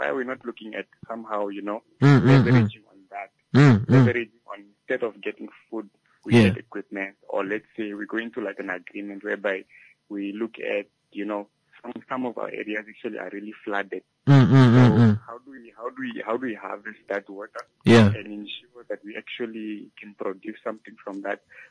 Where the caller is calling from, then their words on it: Oshakati, Oshana, Namibia; I'm calling from Ushakati.